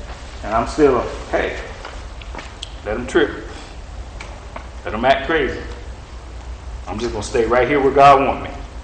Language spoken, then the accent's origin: English; Clemson, South Carolina, United States; I'm tough. I'm from Clemson, but I'd rather get hit with paper.